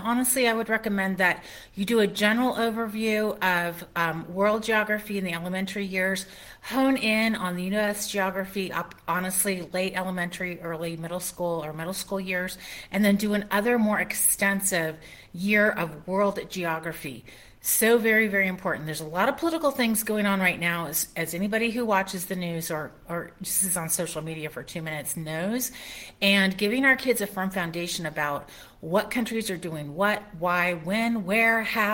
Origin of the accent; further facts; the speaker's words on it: Cincinnati, Ohio, United States; I grew up near Cincinnati, Ohio.